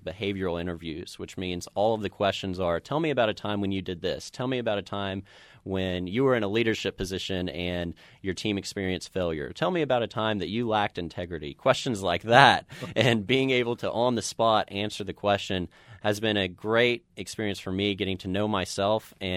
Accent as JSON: {"language": "English", "town": "Deepu", "region": "Oklahoma", "country": "United States", "tie": "born or raised there", "said": "I'm not just there representing myself. I'm not just there representing my hometown of Deepu, but representing the entire state of Oklahoma."}